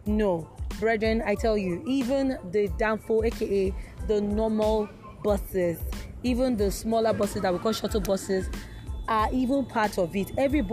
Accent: Nigeria; You can't fault Nigerians. Stay being a Nigerian is tasking, but we always comfort ourselves with the mantra

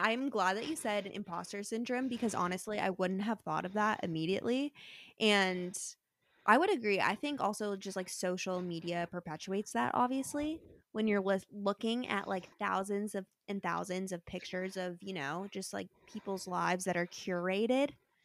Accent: Arizona, United States; So I feel like I have like some connection with him because I am also from Arizona.

